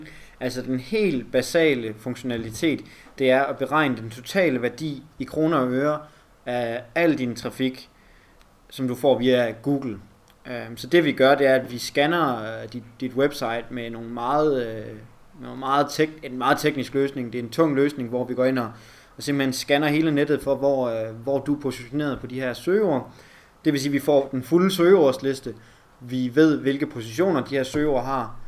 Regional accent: Region of Southern Denmark, Denmark; Er fra Sønderjylland.

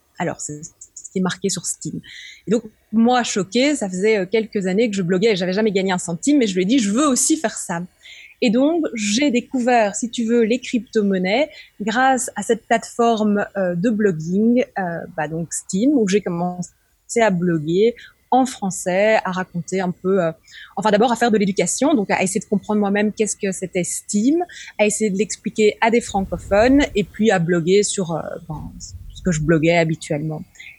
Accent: Brussels, Brussels-Capital Region, Belgium; j'ai 30 ans, un peu plus vieille que 30 ans, mais je dirais pas tout. Je suis bruxelloise

